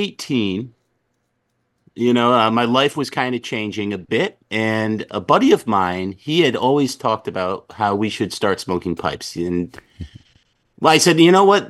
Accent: Connecticut, United States; So I'm from Eastern Connecticut. I still reside there now, close to the casinos, if people are familiar with Mohegan Sun or Foxwoods. And I've basically lived here my whole life

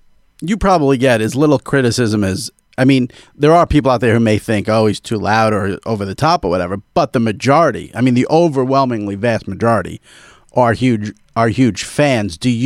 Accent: New York, United States; I'm a New Yorker

